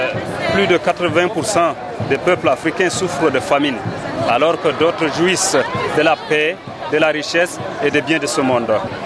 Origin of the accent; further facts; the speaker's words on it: Chad; Je suis du Tchad et je suis agriculteur.